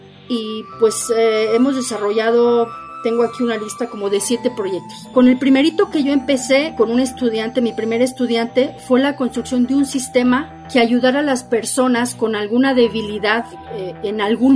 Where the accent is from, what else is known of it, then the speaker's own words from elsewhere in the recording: Mexico; que el beneficio fuera para mi país. Entonces así es como empecé a buscar un lugar aquí en México donde hacer investigación